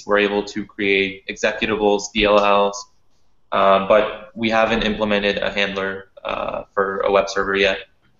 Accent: Prague, Czechia; English is a second language; I'm also from Prague, and I'm no longer a student.

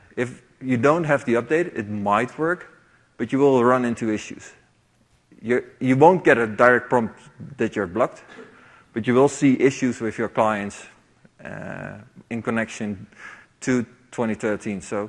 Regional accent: Netherlands; So, who am I? … I'm from the Netherlands.

